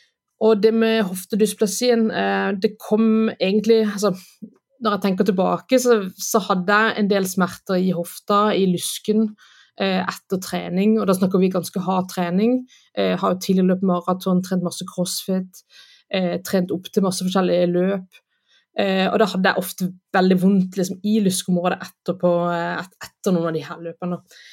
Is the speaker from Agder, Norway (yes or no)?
yes; Kristiansand, Agder, Norway; moved away as an adult; now in Denmark; Jo, jeg jo født og oppvokst I Kristiansand, og så flyttet jeg til Danmark I 2012.